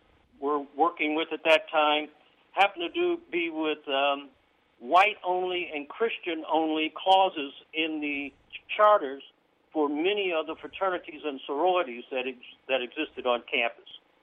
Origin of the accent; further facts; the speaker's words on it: Champaign-Urbana, Illinois, United States; having grown up in Champaign-Urbana, of course, my experiences went beyond the campus gates.